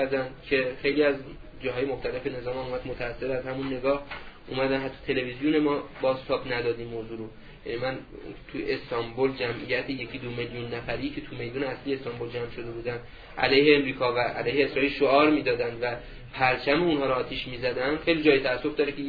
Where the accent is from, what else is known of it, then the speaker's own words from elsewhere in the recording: Iran; گفتم که من ایرانی هستم.